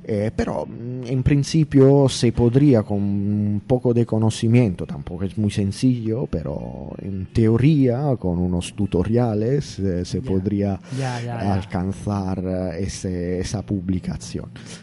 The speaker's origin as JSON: {"language": "Spanish", "town": "Vasto", "region": "Abruzzo", "country": "Italy", "second_language": "Spanish", "lives_now": "Valencia, Spain", "said": "Bueno, yo soy de Abruzzo, que es una región al lado de la región de Roma. Más o menos la misma latitud de Roma, pero la costa adriática, pueblo muy bonito que se llama Vasto."}